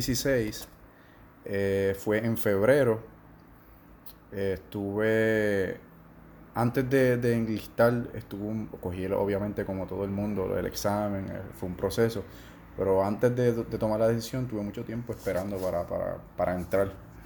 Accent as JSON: {"language": "Spanish", "town": "Orocovis", "country": "Puerto Rico", "tie": "born or raised there", "said": "Yo soy de Orocovis. Tengo 28 años."}